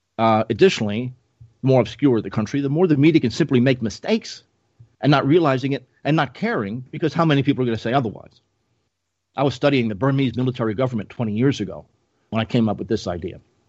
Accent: Ireland; I'm an Irishman, but I am Orthodox, and I converted back in grad school after a very long struggle.

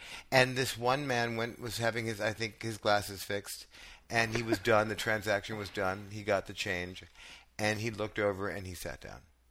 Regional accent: Echo Park, California, United States; born there; now in Silver Lake, United States; I was born in Echo Park.

